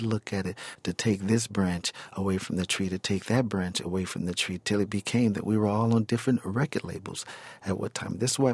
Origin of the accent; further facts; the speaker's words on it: Gary, Indiana, United States; We're not from Hollywood. We're a family, not a business. And we're a family that came from Gary, Indiana.